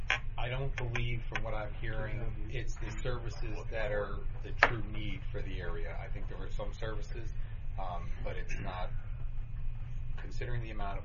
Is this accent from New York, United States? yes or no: yes; Ellenville, New York, United States; I grew up in Ellenville, and I've been in that building since I'm a kid.